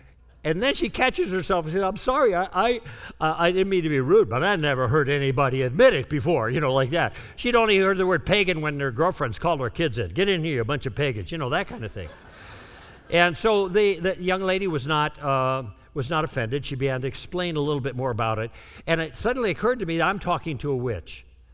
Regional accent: Chicago, Illinois, United States; I grew up in Chicago, and we have some property in northern Wisconsin that my grandpa bought to retire on.

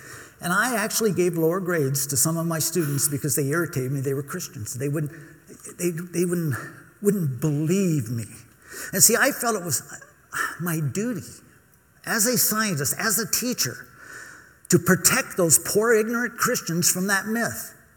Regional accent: Newport Beach, California, United States; I grew up in Newport Beach, and we'd go down and throw water balloons at the baptisms down there in Corona Del Mar.

